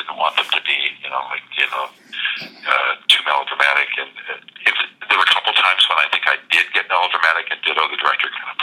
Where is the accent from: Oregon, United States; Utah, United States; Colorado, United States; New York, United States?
Oregon, United States; now in Los Angeles, United States; I'm originally from Oregon, and I taught school up there back in the 70s, and I always wanted to come to L.A. and work in the movies